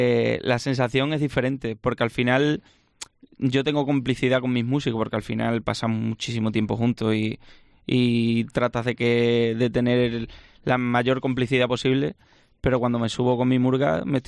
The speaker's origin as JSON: {"language": "Spanish", "region": "Extremadura", "country": "Spain", "said": "para mí es un orgullo representar a mi tierra y, por supuesto, a lo que es Badajoz"}